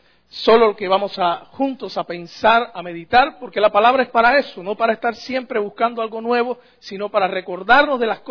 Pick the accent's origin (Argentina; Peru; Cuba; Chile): Cuba; de por sí los cubanos hablamos rápido. Dicen allá en mi tierra, los orientales hablamos cantando.